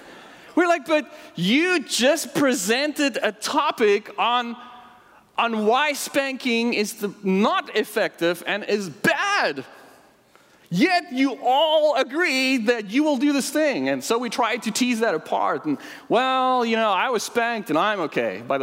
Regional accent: South Africa; now in United States; And I'm like, I grew up in South Africa, but I'm raising kids in America, so I can't teach this class.

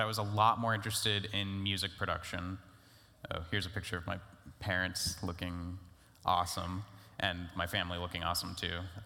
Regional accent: Provo, Utah, United States; born there; also born or lived in Indiana / New York / Ohio; Going way back, I was born in Provo, Utah. My family, very Mormon at the time. But throughout my life, we quickly moved between Indiana and upstate New York and Ohio and back again and around and stuff.

